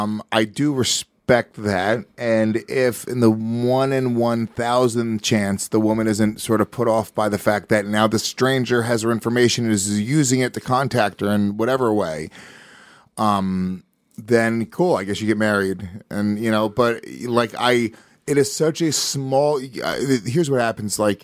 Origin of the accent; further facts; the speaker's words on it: New York, United States; especially like being New Yorkers.